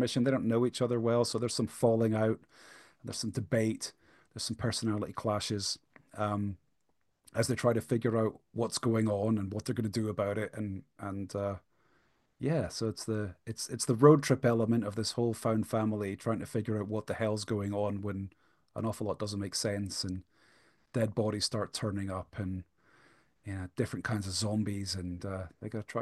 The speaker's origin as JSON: {"language": "English", "town": "Edinburgh", "region": "Scotland", "country": "United Kingdom", "tie": "born or raised there", "said": "it's in a sort of pseudo medieval D&D style kingdom based on Edinburgh, my hometown."}